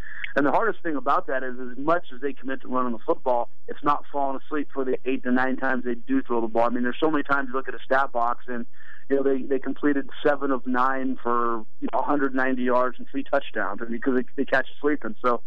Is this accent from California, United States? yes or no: yes; Livermore, California, United States; I mean, I grew up in Livermore, not too far away.